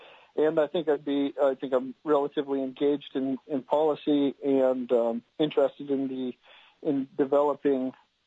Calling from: Dillingham, Alaska, United States; Yeah, I'm calling from Dillingham today.

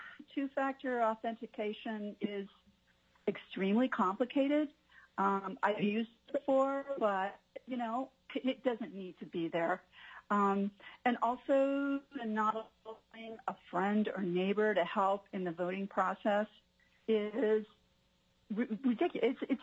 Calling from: Fairbanks, Alaska, United States; I'm calling from the Goldstream Valley in Fairbanks, Alaska.

